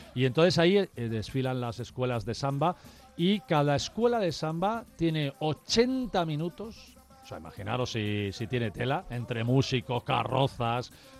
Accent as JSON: {"language": "Spanish", "region": "Rio de Janeiro", "country": "Brazil", "tie": "born or raised there", "second_language": "Spanish", "said": "como sabéis que soy brasileiro, os voy a contar una anécdota."}